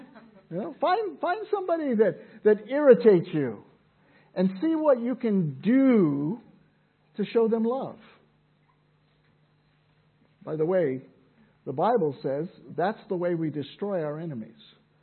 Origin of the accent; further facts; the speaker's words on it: Fresno, California, United States; I grew up in Fresno, California. It's a grapevine area. It's vineyard area all around there.